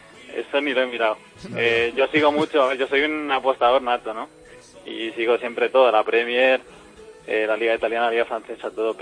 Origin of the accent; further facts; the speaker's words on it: Alcorcón, Community of Madrid, Spain; now in Ireland; Soy de Madrid, Alcorcón, como